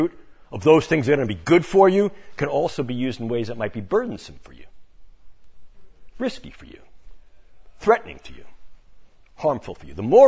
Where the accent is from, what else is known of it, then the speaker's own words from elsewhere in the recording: New York, United States; as used to say in my hometown back in New York, all yous